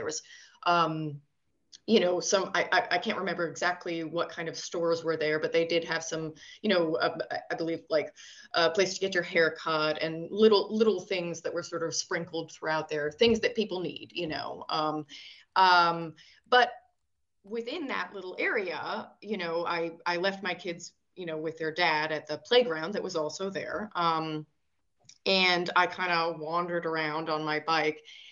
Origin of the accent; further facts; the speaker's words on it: United States; now in Denmark; especially as an American